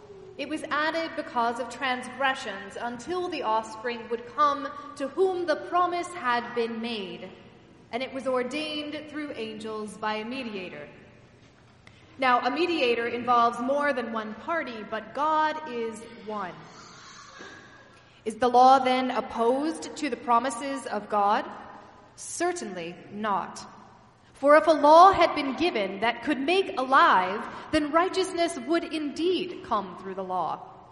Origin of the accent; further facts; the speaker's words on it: Texas, United States; Growing up in Texas, we'd seen plenty of people from Mexico. I had friends in school from Bolivia and Colombia.